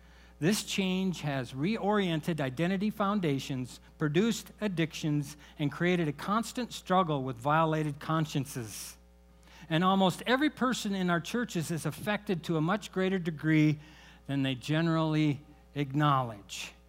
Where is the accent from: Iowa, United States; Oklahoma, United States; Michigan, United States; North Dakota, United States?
Iowa, United States; I grew up in Iowa. Okay, my grandparents had a farm.